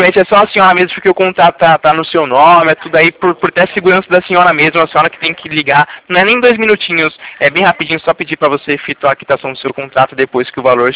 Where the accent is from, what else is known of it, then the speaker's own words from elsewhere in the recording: Itatiba, São Paulo, Brazil; Eu sou aqui da Poupa Cred … aqui de interior, Itatiba, interior de São Paulo